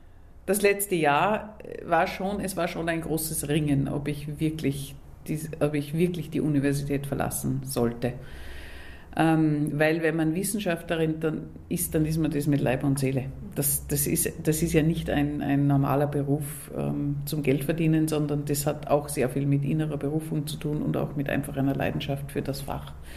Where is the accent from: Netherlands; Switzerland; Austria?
Austria; Bad Goisern, Upper Austria; accent: Goisern dialect; also born or lived in Vienna; Das ist ganz einfach, weil ich von Geburt an Österreicherin bin. Ich bin in Bad Gäusern geboren und aufgewachsen. Deswegen spreche ich ja gäuserisches Dialekt, wie allweil.